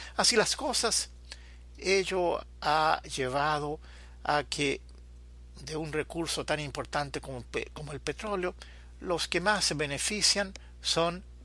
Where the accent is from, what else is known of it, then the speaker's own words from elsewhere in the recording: Chile; moved away; Habiendo regresado hace pocos días de unas vacaciones en Chile, mi país de origen